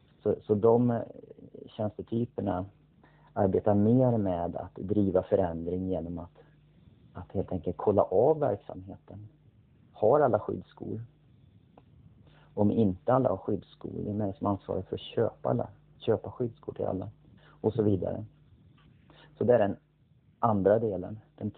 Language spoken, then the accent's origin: Swedish; Arvika, Värmland, Sweden; moved away as an adult; now in Stockholm, Sweden; Jag kommer från Värmland från början. Arvika och en liten by utanför Arvika. Jag har bott i Stockholm sen jag blev vuxen så att säga efter gymnasiet.